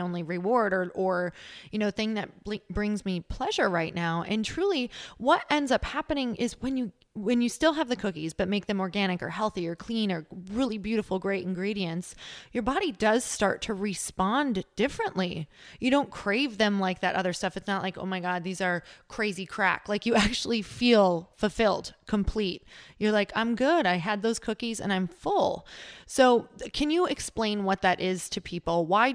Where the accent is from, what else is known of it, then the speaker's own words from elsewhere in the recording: Midwest, United States; Let's say, because I'm from the Midwest, you guys, I grew up like, oh man, I mean, if it came from a box or a can, I was eating it.